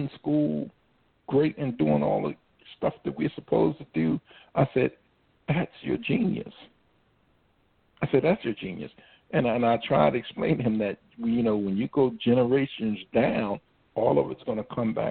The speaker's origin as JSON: {"language": "English", "town": "Baltimore", "region": "Maryland", "country": "United States", "tie": "born or raised there", "said": "Well, Cherry Hill, when I first went to Cherry Hill, it was 1954, and I happened to be 4 years old. When I went to Cherry Hill, it was like a paradise for me."}